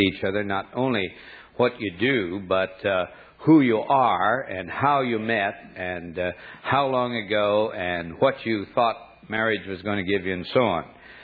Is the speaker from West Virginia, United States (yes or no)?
no; North Dakota, United States; born there; I actually was born in North Dakota. I think only five other people ever were.